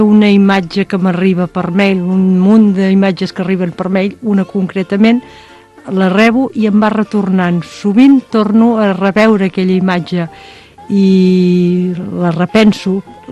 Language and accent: Catalan; Llorenç del Penedès, Catalonia, Spain; Les dues som de Llorenç, ens van conèixer a l'adolescència